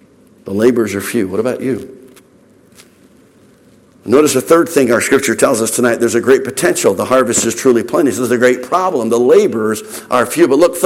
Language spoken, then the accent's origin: English; Pennsylvania, United States; I was preaching just south of where I grew up in the United States, just south of the city of Philadelphia.